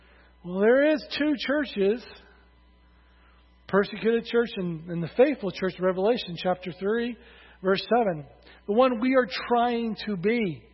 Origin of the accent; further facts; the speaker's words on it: United States; Americans, it's in our heritage to acknowledge God. Would you agree? To be semi-religious, that's part of being American.